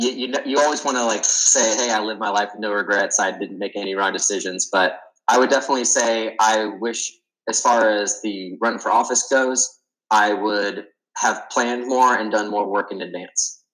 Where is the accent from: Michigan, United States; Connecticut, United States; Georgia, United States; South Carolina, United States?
South Carolina, United States; Spartanburg; And that really summed up what it was like for me growing up in Spartanburg, South Carolina, going to school in Columbia, South Carolina, returning to Greenville, South Carolina.